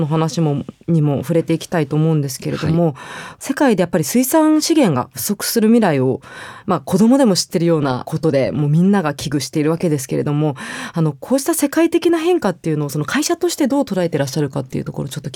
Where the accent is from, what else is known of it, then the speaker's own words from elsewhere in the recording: Kanagawa, Japan; now in Tokyo, Japan; 神奈川県で育ったんですけど、はい、今都内に住んでて